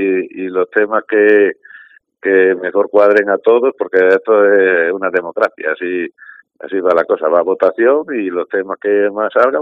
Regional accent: Extremadura, Spain; accent: Extremaduran; Yo soy extremeño y el acento no lo pierdo.

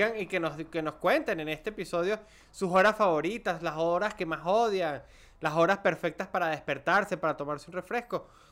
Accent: Cabimas, Zulia, Venezuela

